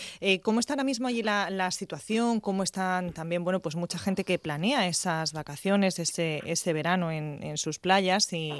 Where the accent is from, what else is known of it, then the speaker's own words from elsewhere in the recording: Region of Murcia, Spain; Mi abuela es que, de hecho, es que también es de allí, del Pilar, sí, a la Torre. Todo eso, ese sentimiento que tenemos los murcianos, porque los murcianos todos somos del Pilar, de la Torre.